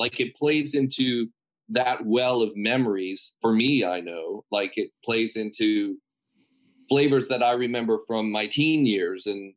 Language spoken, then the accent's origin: English; San Marino, California, United States; We grew up together in San Marino, California.